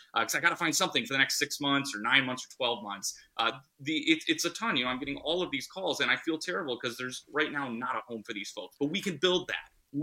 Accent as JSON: {"language": "English", "town": "Eau Claire", "region": "Wisconsin", "country": "United States", "tie": "born or raised there"}